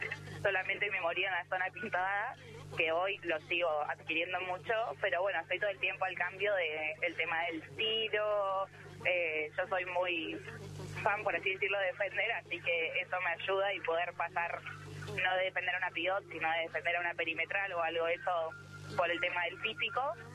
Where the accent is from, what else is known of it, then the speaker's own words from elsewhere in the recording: Bahía Blanca, Buenos Aires Province, Argentina; No, yo soy de Bahía Blanca y soy de Pacífico.